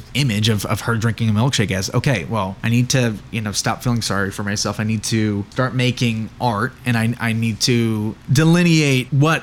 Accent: Norman, Oklahoma, United States; I grew up in Norman and had this sort of, like, I guess you could say fantasy for like a long time.

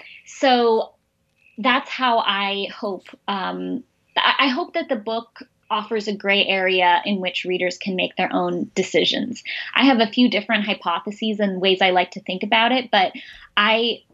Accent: San Francisco, California, United States; now in Madison, United States; Yes. I'm from San Francisco.

